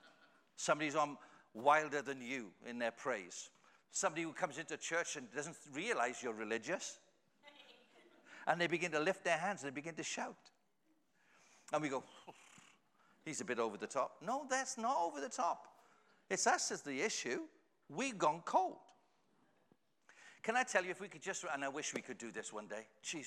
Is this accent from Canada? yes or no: no; Wales, United Kingdom; because I come from Wales, they talk about praying for revival.